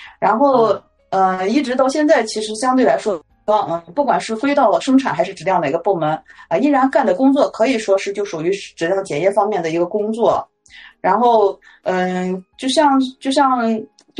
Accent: Huxian, Shaanxi, China; moved away as an adult; also born or lived in Wuhan / Harbin; now in Suzhou, China; 我呢是80年出生的，我今年已经46周岁了，然后我是那个是老家是陕西户县的，然后我在就是1999年就99级的，就是在武汉上的大学，然后03年大学毕业，在东北就在哈尔滨工作了10年。

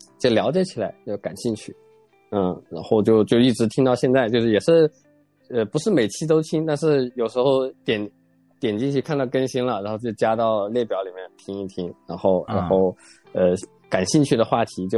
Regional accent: Qianjiang, Hubei, China; 那就是江汉油田在那里，然后我从小就在那里长大的。怎么说呢，就是那里就是属于五湖四海来油田建设的这些工人啊，石油工人

